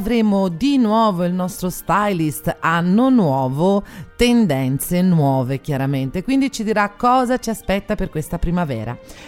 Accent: Tuscany, Italy; Noi siamo toscani

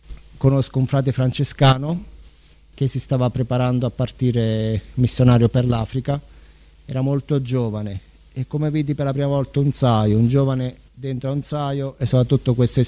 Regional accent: Naples, Campania, Italy; Ho 42 anni, sono di Napoli e ne vado fiero, sono tesserato come tifoso del Napoli. Sono appunto nato nel 1979

